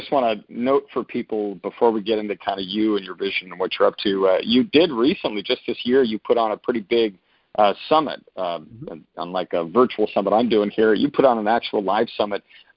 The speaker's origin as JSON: {"language": "English", "country": "United States", "said": "Well, so because my mother is Canadian, that means that I am like only half asleep. I'm American, so basically half of me is awake."}